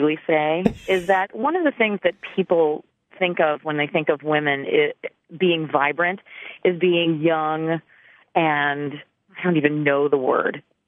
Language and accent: English; Philadelphia, Pennsylvania, United States; I grew up in Philadelphia, and, you know, the hometown band in Philadelphia is